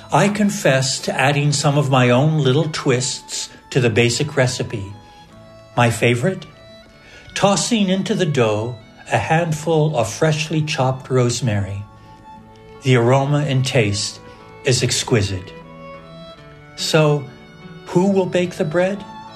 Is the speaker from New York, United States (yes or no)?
yes; New York, United States; now in Washington, D.C., United States; I grew up in the North Country, but have lived for the last 40-plus years in Washington, D.C.